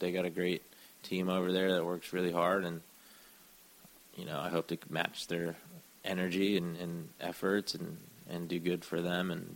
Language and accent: English; Philippines; I'm Filipino. I grew up Filipino, so we'd be eating, like, rice and eggs.